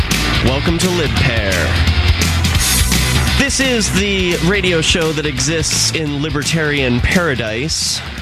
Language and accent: English; Philadelphia, Pennsylvania, United States; now in New Hampshire, United States; I come from Philadelphia, which is not terribly far away from New Hampshire, where I'm broadcasting now.